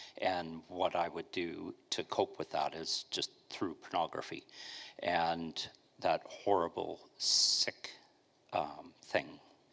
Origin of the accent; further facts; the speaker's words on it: Duncan, British Columbia, Canada; As a teenager, I grew up in Duncan.